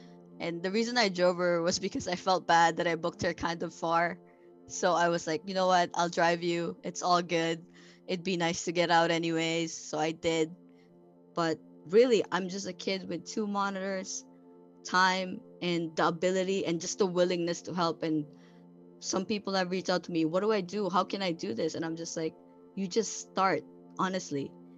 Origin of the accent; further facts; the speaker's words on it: Toronto, Ontario, Canada; I'm from Toronto, Ontario. I'm a student from York University